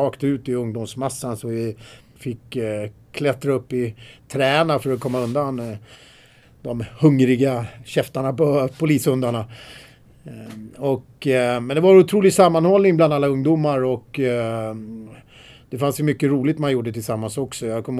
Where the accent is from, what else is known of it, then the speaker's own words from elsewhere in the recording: Trollbäcken, Stockholm County, Sweden; när vi växte upp i Trollbäcken så levde man med det som fanns i sin närhet, med natur och vänner.